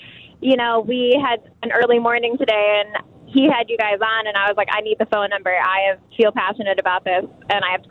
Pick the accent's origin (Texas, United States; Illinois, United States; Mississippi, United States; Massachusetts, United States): Illinois, United States; Chicago; I dragged him down to Florida because I work at Disney World, and he's obsessed with you guys. We grew up in Chicago